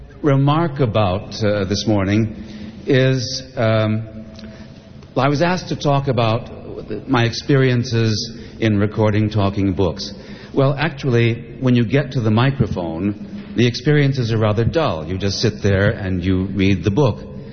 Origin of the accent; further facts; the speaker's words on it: Chicago, Illinois, United States; I mean, I come from Chicago, and for example, we have a street named after a prominent German poet and essayist, Goethe.